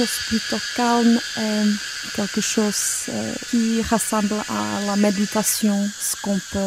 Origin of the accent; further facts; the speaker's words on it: Czechia; je suis moitié tchèque et moitié japonaise. J'ai grandi ici à la République tchèque, mais j'ai passé pas mal du temps même en Asie, au Japon, à Taïwan et en Chine parce que à l'université j'étudiais le chinois.